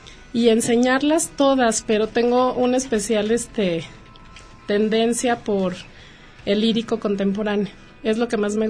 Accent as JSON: {"language": "Spanish", "region": "Mexico City", "country": "Mexico", "said": "Yo soy de la Ciudad de México."}